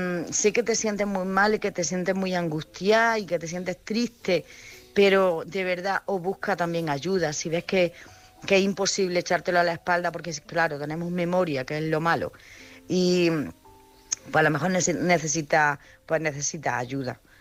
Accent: Jaén, Andalusia, Spain

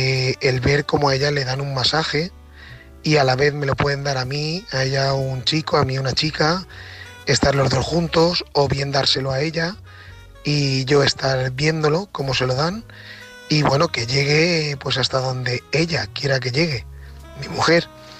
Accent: Valencia, Valencian Community, Spain; soy de Valencia.

